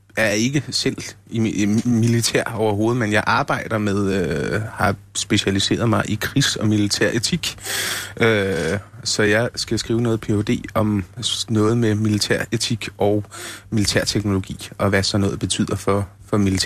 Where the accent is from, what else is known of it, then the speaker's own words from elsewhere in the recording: Copenhagen, Capital Region of Denmark, Denmark; Jamen, jeg er vokset op i København, så jeg er sådan fra København.